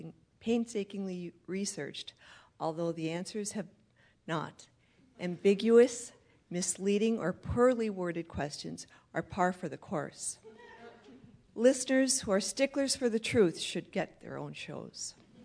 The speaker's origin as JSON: {"language": "English", "region": "Michigan", "country": "United States", "lives_now": "Green Bay, United States", "said": "I'm from Green Bay. Well, I'm from the UP, but I live in Green Bay."}